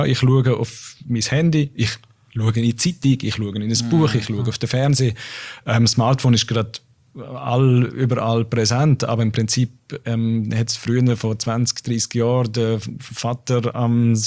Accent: Switzerland; Ich bin als Deutscher in der Schweiz aufgewachsen. Wir haben daheim Hochdeutsch geredet. Ich habe Schweizerdeutsch geredet in der Schule.

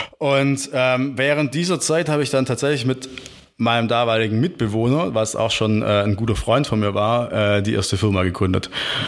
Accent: Bad Waldsee, Baden-Württemberg, Germany; Ich komme aus dem schönen Oberschwaben, genauer aus Bad Waldsee.

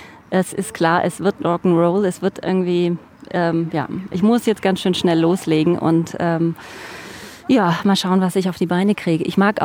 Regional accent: Biberach, Baden-Württemberg, Germany; born there; Ich bin gebürtige Biberacherin.

